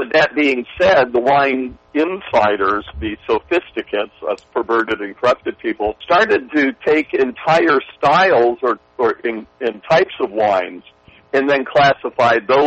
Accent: Miami, Florida, United States; I grew up in Miami.

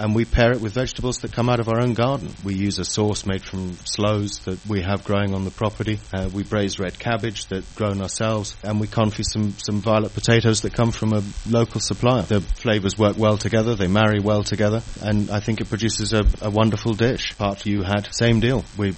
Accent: Scotland, United Kingdom; I was brought up in Scotland.

